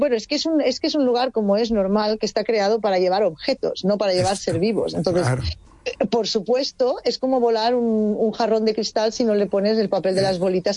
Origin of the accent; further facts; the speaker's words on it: Spain; dado que yo soy española, me he informado también en cuanto a nivel europeo